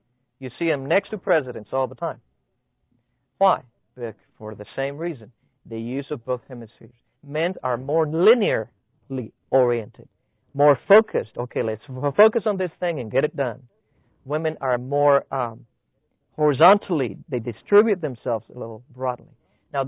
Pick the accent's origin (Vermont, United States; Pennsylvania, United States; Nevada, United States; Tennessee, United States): Tennessee, United States; now in Maryland, United States; They've been living out here in Maryland and we are from Tennessee.